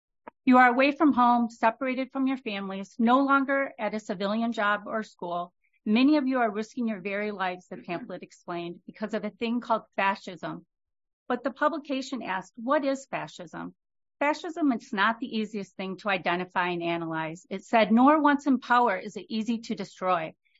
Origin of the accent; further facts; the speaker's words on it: Michigan, United States; I'm from Charlevoix County.